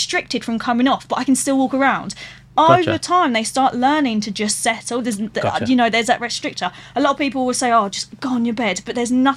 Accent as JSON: {"language": "English", "region": "East of England", "country": "United Kingdom", "said": "Although I am from Essex, so I don't blame people."}